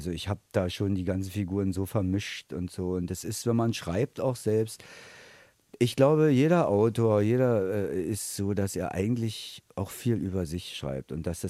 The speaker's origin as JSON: {"language": "German", "region": "Berlin", "country": "Germany", "tie": "born or raised there", "said": "ich bin ja in Mitte groß geworden, jetzt ist Pankow ein Stück weg draußen"}